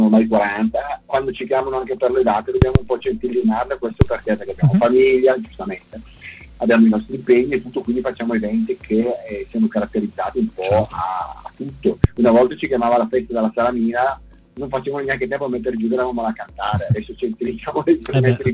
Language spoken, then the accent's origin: Italian; Brescia, Lombardy, Italy; io sono bresciano e anche il mio socio